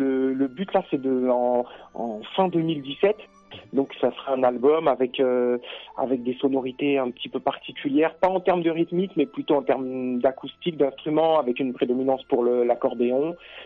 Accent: Paris, Île-de-France, France; moved away; moi je suis parisien, j'ai quitté la région parisienne en 1994 pour venir ici.

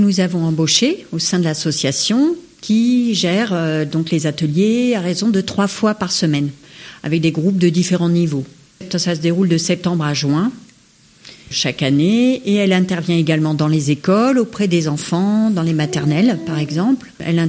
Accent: Auvergne-Rhône-Alpes, France; now in Toulon, France; Moi-même, je suis originaire d'Auvergne. Et puis, quand je suis arrivée sur Gap

